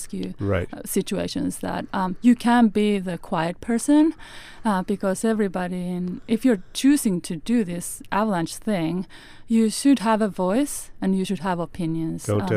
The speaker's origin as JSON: {"language": "English", "country": "Finland", "lives_now": "Alaska, United States", "said": "Yes, I'm from Finland. And I've been on the snow all my life, but I'm here in Alaska"}